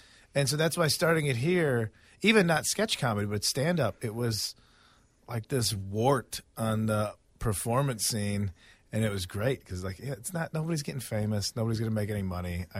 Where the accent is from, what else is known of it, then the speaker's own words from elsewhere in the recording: Addison, Illinois, United States; now in Los Angeles, United States; Yeah. I grew up in Addison. It's funny. Like, I did comedy here for 4 years. And then I moved to L.A., and I've been in L.A. for 12.